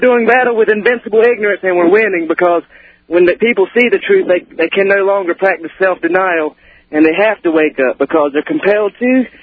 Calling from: Wilmington, North Carolina, United States; Wilmington, North Carolina.

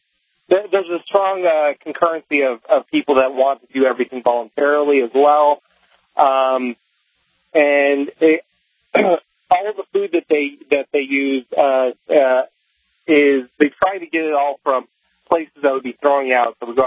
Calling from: St. Louis, Missouri, United States; That's right.

